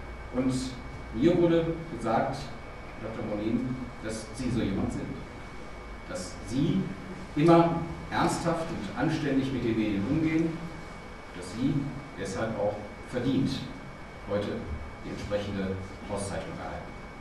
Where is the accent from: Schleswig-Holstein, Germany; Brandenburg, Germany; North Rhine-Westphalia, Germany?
North Rhine-Westphalia, Germany; Cologne; Wie gesagt, ich komme aus Köln, das ist nochmal speziell